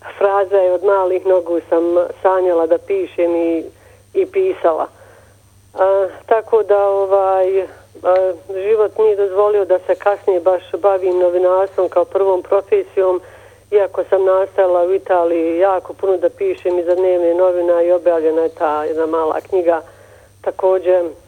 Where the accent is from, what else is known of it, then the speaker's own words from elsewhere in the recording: Sarajevo, Federation of Bosnia and Herzegovina, Bosnia & Herzegovina; Rođena sam u Sarajevu, tamo sam završila i osnovnu i srednju školu i fakultet, studirala sam i filozofiju i sociologiju pored novinarstva na političkim naukama u Sarajevu